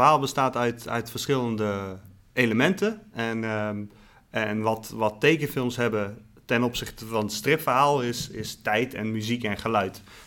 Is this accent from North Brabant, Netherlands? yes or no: yes; Breda, North Brabant, Netherlands; Nee, ik kom uit Breda.